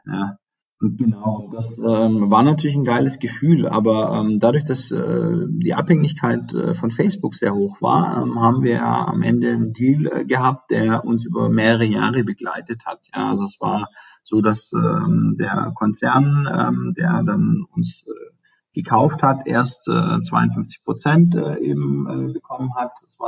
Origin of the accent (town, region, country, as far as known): Baden-Württemberg, Germany